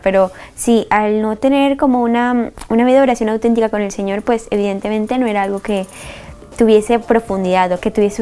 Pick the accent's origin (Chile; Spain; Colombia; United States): Colombia; Vale, soy colombiana.